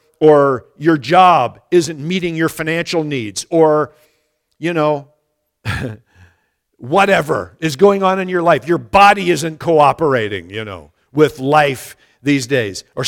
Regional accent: United States; excuse me, God, I'm from America. We are never satisfied with just food and clothing, right?

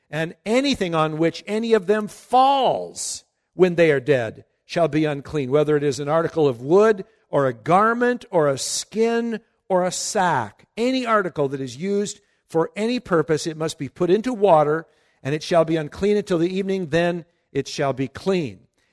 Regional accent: Minnesota, United States; I'd never eaten seafood. I was raised in Minnesota.

